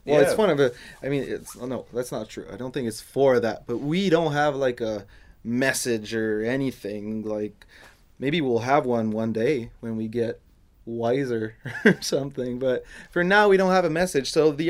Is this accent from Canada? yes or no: yes; Canada; I'm from Canada. I'd like to make shows in Canada.